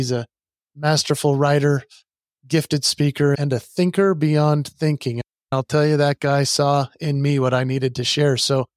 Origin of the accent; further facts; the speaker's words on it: Utah, United States; because I grew up in Utah.